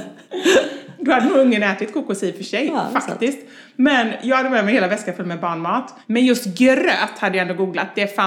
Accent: Chile; now in Sweden; mina föräldrar är svenskar och vi heter … och är blonda, men vi är födda och uppvuxna i Chile.

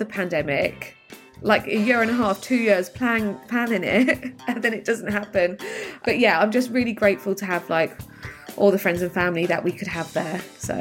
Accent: London, United Kingdom; I'm a stylist from London.

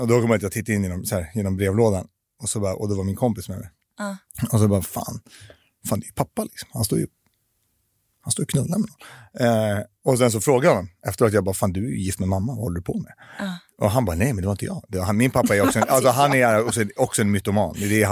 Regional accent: Stockholm, Stockholm County, Sweden; born or raised there

